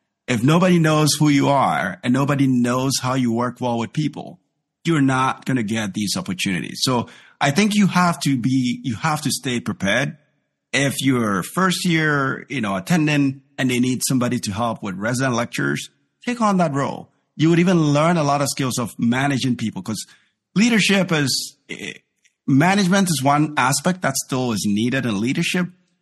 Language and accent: English; Ghana; I'm from Ghana.